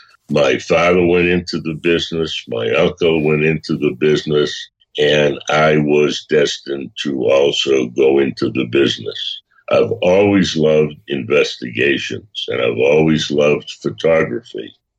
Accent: Boston, Massachusetts, United States; I was born and raised in Boston, you know, not all that far from you.

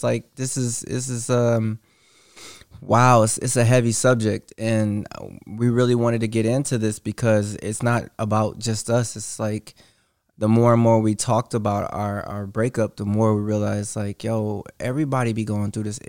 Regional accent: Detroit, Michigan, United States; moved away as an adult; now in Los Angeles, United States; I'm from Detroit originally, from Detroit, Michigan. I moved out here like 3.5 years ago, almost four, right?

